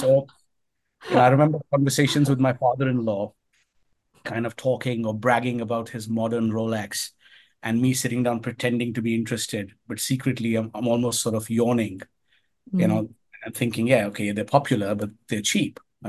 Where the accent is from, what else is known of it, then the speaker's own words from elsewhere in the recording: India; born there; moved away as an adult; also born or lived in United States / London; I spent most of my life outside India. I was born in India, but I went to college in the US. I was educated in Carnegie Mellon.